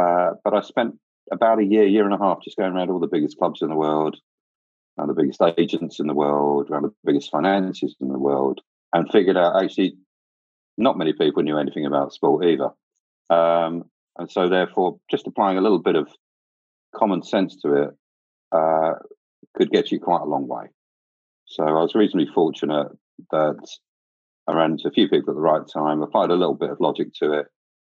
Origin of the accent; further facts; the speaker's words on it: London, United Kingdom; Yeah, I grew up in North London, actually about 500 yards from Spurs is where I went to school, in Edmonton.